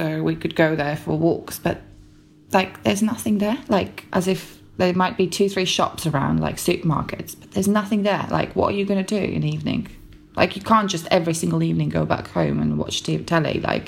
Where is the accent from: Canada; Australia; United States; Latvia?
Latvia; Riga; I grew up in Riga suburbs, so suburbs of the capital city.